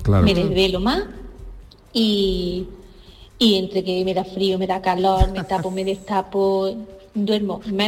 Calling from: Almodóvar del Río, Andalusia, Spain; de Almodóvar del Río.

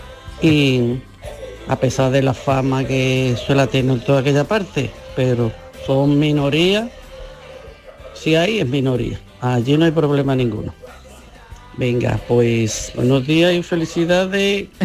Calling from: Seville, Andalusia, Spain; also born or lived in Marchena; yo tengo mi pueblo de nacimiento en Marchena. Me viene muy chiquitita, pero claro, es mi pueblo. Un pueblo muy lindo, está precioso.

